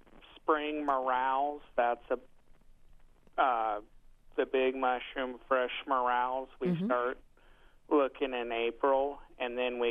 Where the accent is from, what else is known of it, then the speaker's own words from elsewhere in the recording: Klamath Falls, Oregon, United States; I grew up in a little town called Klamath Falls, Oregon. It's in southern Oregon. It's about 12 miles from the California border by Crater Lake